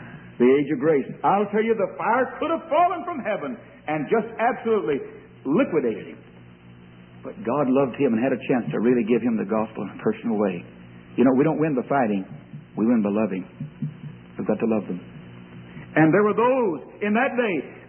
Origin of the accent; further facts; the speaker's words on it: Texas, United States; born there; And I didn't come from Missouri either. I was born in the Red River Valley of Texas.